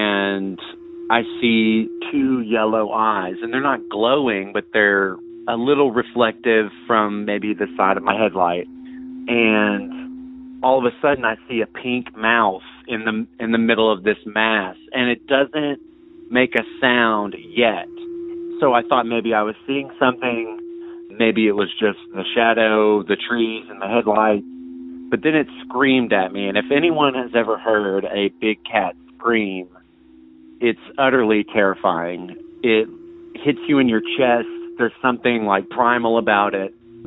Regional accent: Arkansas, United States; from Arkansas. I'm calling from the Ozarks at the moment.

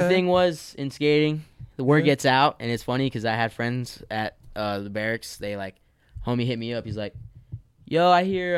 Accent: Florida, United States; I told him that I was like from Florida and everything

